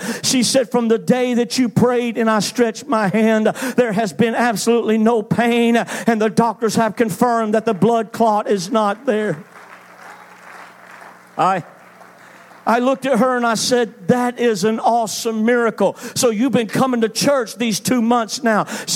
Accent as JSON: {"language": "English", "town": "Atlanta", "region": "Georgia", "country": "United States", "tie": "born or raised there", "said": "I was preaching in Atlanta, Georgia, my hometown."}